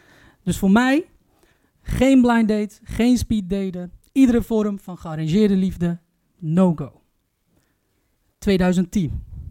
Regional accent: Turkey; De eerste is, ik ben Turks. En wij Turken hebben de ultieme blind date uitgevonden

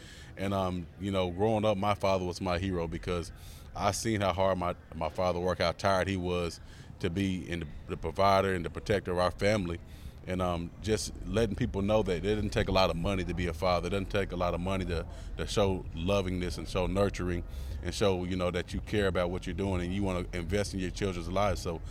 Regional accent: Jacksonville, Arkansas, United States; growing up in Jacksonville, Arkansas, not having a lot of money or resources when we were growing up

